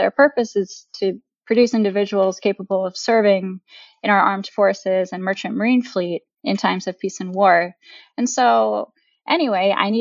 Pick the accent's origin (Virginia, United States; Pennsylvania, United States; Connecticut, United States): Virginia, United States; Fairfax; And so this year, a boy named Alexander from actually my hometown in Fairfax, Virginia, won the contest